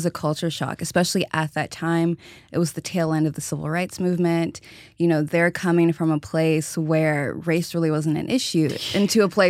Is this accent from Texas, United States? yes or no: yes; Houston, Texas, United States; born there; Well, actually, I was born in Houston, Texas. My parents, who are both Nigerian, each emigrated to the U.S.